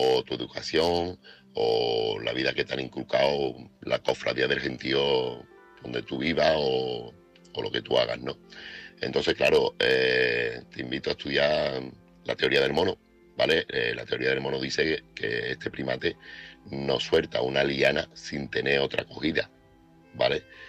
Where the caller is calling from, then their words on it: Seville, Andalusia, Spain; corresponsal de Sevilla.